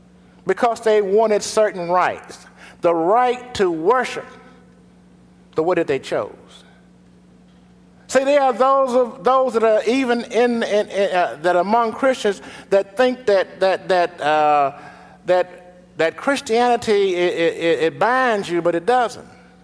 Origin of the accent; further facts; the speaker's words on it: Greensboro, North Carolina, United States; When I was a child growing up in Greensboro